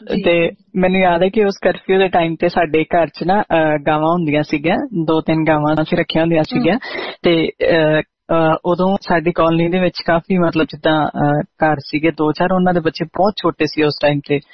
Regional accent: Amritsar, Punjab, India; ਕਿਉਂਕਿ ਮੈਂ ਅੰਮ੍ਰਿਤਸਰ ਤੋਂ ਰਹਿਣ ਵਾਲੀ ਹਾਂ

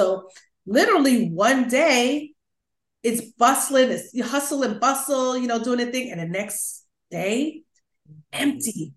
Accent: Long Island, New York, United States; I'm from Long Island, which is the suburbs of New York City.

